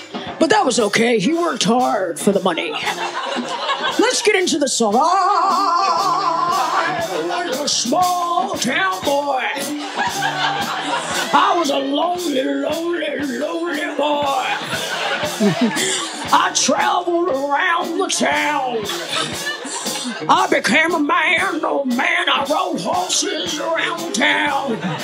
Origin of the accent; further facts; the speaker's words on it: Richmond, Virginia, United States; Richmond, Virginia.